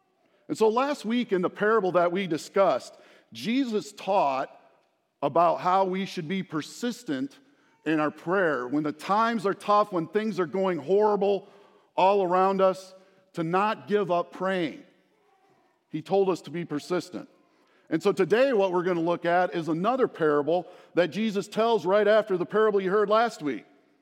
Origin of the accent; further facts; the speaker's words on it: Iowa, United States; And so I lived most of my childhood in Iowa. So I say, you know, I'm from Iowa. I grew up an Iowa Hawkeyes fan.